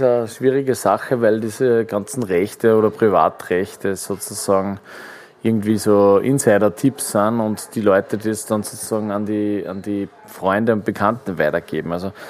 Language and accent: German; Upper Austria, Austria; wir sind am Attersee aufgewachsen.